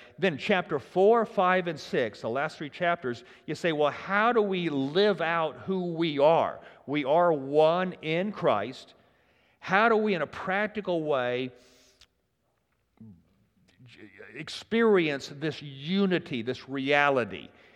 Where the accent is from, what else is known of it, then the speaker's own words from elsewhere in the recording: Memphis, Tennessee, United States; You know, you're from Boston, I'm from Memphis, you know, whatever, okay?